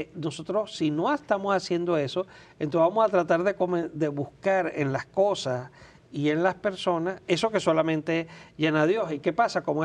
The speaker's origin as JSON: {"language": "Spanish", "country": "Venezuela", "tie": "born there", "said": "en el país donde yo nací, en Venezuela"}